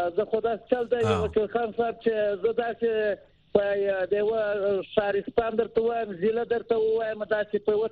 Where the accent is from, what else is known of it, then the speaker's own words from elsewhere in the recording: Mazar-i-Sharif, Balkh, Afghanistan; وطن ته خو زه د مزار شریف یم